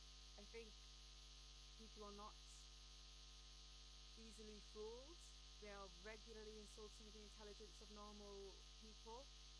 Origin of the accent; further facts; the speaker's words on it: United Kingdom; I am Palestinian, I am Iraqi. I was also born and raised in Britain.